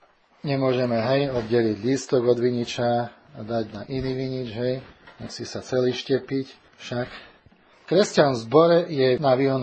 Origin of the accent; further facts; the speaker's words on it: Žilina Region, Slovakia; Aj tam, tu na Orave rastie taký nepravý vinič. Videl som ho pri rieke Orava v našej dedine. Tu doma na Gánku sme mali dávnejšie nepravý vinič.